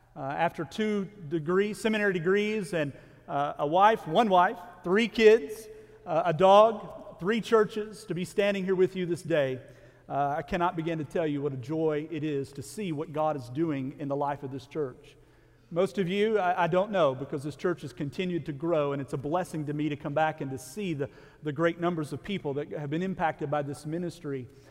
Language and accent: English; Kentucky, United States; moved away; church in the 1980s when we moved from my home state of Kentucky.